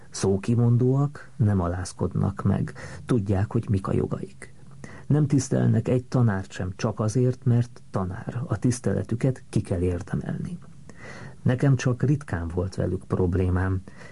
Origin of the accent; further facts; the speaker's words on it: Budapest, Hungary; moved away as an adult; Budapesten születtem 1935-ben. Óbudán jártam elemi iskolába.